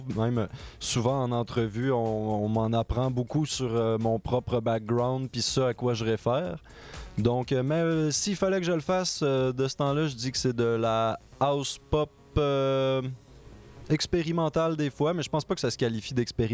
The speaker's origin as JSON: {"language": "French", "town": "Montreal", "region": "Quebec", "country": "Canada", "said": "j'ai passé beaucoup mes étés quand j'étais jeune en Gaspésie. Là-bas, il y a beaucoup de belles plages. C'est vraiment le bout du Québec à l'est, là."}